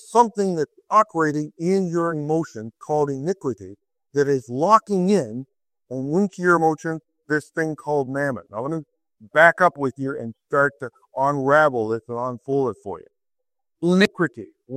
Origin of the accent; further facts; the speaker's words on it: Brantford, Ontario, Canada; When I was a boy growing up in Brantford, we had those yellow things growing up on our lawn.